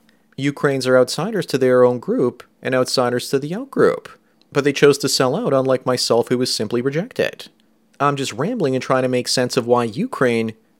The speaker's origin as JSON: {"language": "English", "country": "Canada", "tie": "born or raised there", "said": "Then as a Canadian growing up, I became an outsider once again."}